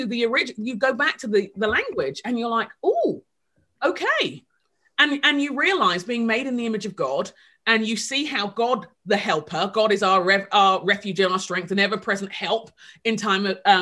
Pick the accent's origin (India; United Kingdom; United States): United Kingdom; As a Brit, the amount of times in the US I hear a word and thinking, that's a different word.